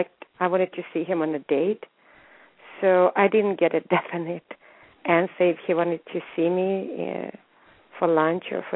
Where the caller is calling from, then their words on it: California, United States; I'm calling from, it's Orange County in California.